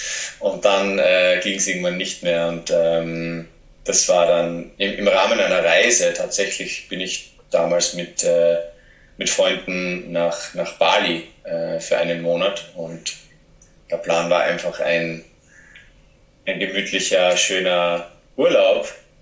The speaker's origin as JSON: {"language": "German", "country": "Austria", "accent": "Austrian", "said": "ich bin heute knapp 30 Jahre alt und bin ursprünglich aus Österreich. Ich werde mich übrigens sehr bemühen, meinen österreichischen Akzent auf ein Minimum zu reduzieren"}